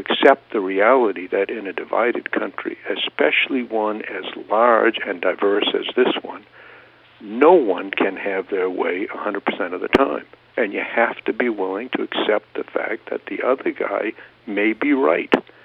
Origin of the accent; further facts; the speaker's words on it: Maine, United States; First, I come from Maine, which is a relatively small state, in which there is a high level of personal contact with voters.